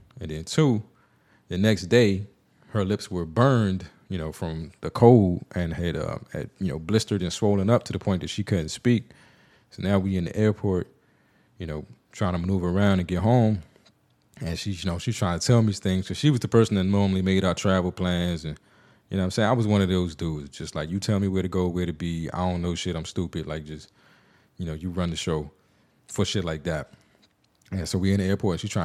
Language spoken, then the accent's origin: English; United States; Like, I'm American.